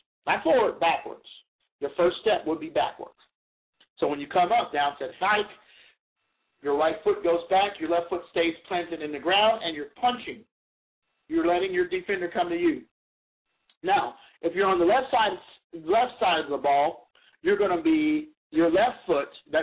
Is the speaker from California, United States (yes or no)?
no; Louisiana, United States; now in Oregon, United States; I mean, listen, I grew up in Louisiana, so we did a, I mean, those receivers did a lot of blocking because we ran a lot of option.